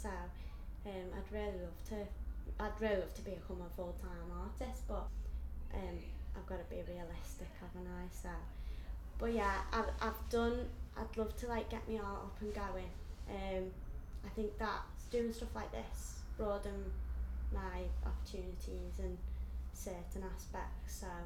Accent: Skelmersdale, North West England, United Kingdom; I was born on the 18th of the 8th, 88. I'm from Skelmersdale.

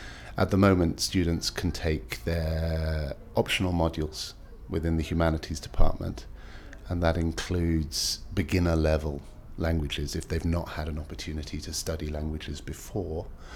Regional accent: South East England, United Kingdom; now in North Yorkshire, United Kingdom

